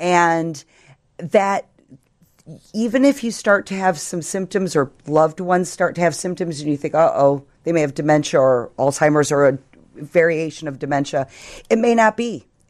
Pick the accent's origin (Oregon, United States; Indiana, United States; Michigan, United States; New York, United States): Indiana, United States; Munster; That is the address of the house we grew up in Munster, Indiana.